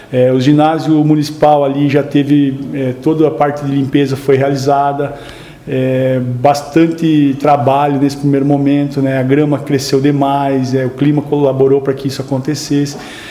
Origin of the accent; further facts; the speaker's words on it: Francisco Beltrão, Paraná, Brazil; Posteriormente retornei a Francisco Beltrão, que é a minha cidade natal.